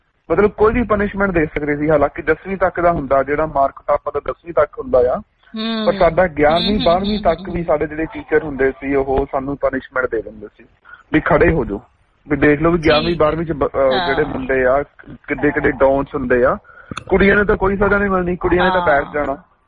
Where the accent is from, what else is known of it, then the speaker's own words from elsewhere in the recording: Alipur, Punjab, India; ਸਾਡਾ ਮੇਰਾ ਪਿੰਡ ਹੈਗਾ ਅਲੀਪੁਰ, ਉੱਥੇ ਸਰਕਾਰੀ ਸਕੂਲ ਚ ਮਤਲਬ ਤੀਸਰੀ ਚੌਥੀ ਪੰਜਵੀਂ ਉੱਥੇ ਕੀਤੀ ਜੀ